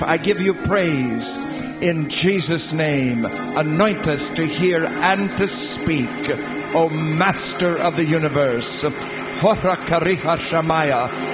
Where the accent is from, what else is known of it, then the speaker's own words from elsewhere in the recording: England, United Kingdom; I'm very English.